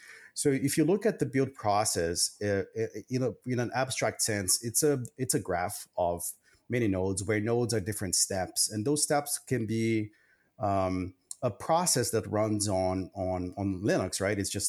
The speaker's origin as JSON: {"language": "English", "country": "Brazil", "tie": "born or raised there", "said": "I grew up in Brazil, right?"}